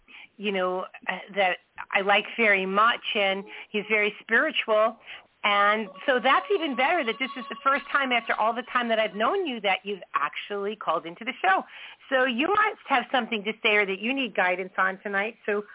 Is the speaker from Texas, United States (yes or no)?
no; Merrick, New York, United States; Now, I grew up in Merrick, the numbers were never in order